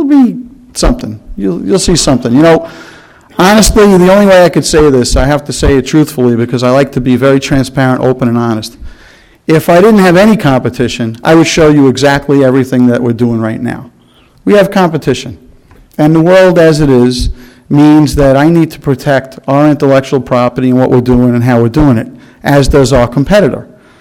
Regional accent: Brooklyn, New York, United States; I come from Brooklyn, okay?

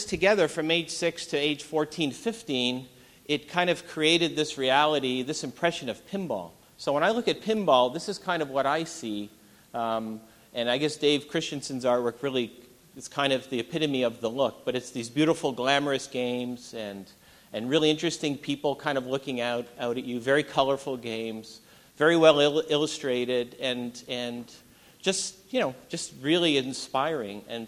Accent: Canada; I played hockey, you know, growing up in Canada, and all the hockey arenas had pinball machines.

